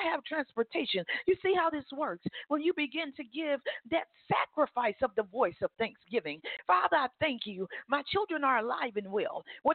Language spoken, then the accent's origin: English; Alabama, United States; Now I'm from Alabama, and I am a University of Alabama Crimson Tide fan.